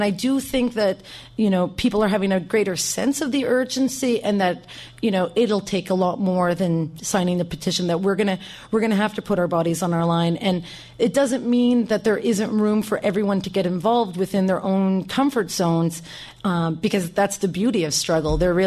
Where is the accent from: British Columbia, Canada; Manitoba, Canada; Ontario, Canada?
Ontario, Canada; Sudbury; I grew up in Sudbury, and this is a region that's heavily mined.